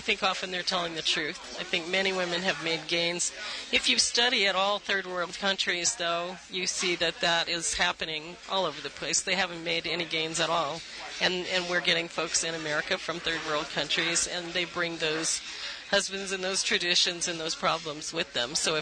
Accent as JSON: {"language": "English", "town": "New Orleans", "region": "Louisiana", "country": "United States", "tie": "born or raised there", "said": "Yes. I was born in New Orleans, which I now call Atlantis."}